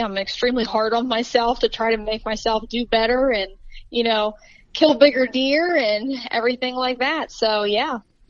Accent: Ohio, United States; obviously. I am from Southeast Ohio, so that's mainly where I hunt.

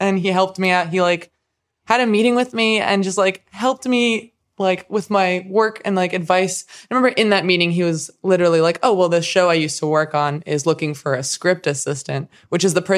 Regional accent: Miami, Florida, United States; I'm from Miami. And so when I was in college, I interned at Late Night with Seth Meyers

